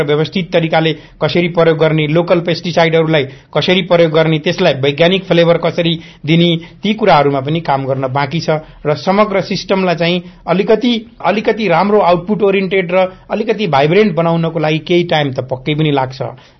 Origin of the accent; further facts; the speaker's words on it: Arghakhanchi, Lumbini Province, Nepal; मेरो घर अर्घाखाँची हो, मेरो एरियामा ढिकुरा भन्ने ठाउँमा